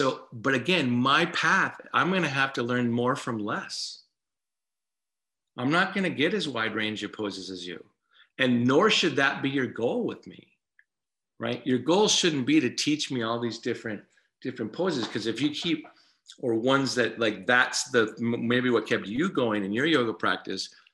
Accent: Minneapolis, Minnesota, United States; By the way, I'm from Minneapolis, Minnesota in the United States.

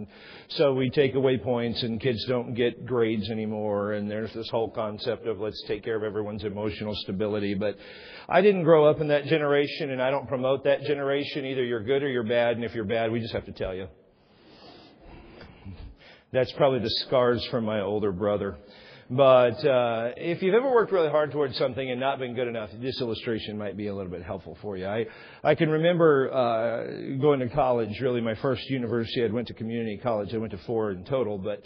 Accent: Texas, United States; However, I am from Texas and we've gone everywhere.

